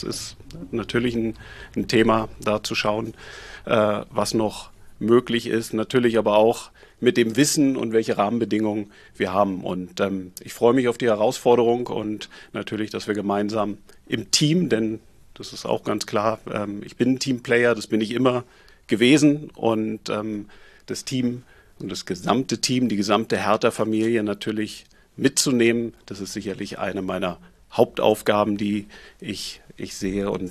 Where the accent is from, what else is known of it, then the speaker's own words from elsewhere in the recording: Berlin, Germany; ich bin Berliner, ich bin Herthaner durch und durch